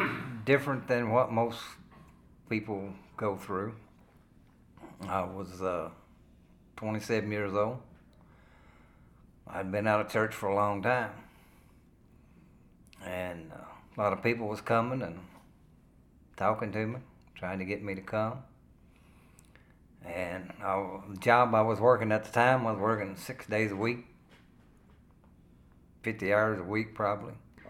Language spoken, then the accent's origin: English; Munfordville, Kentucky, United States; Well, I'm from Mumfordville, Kentucky.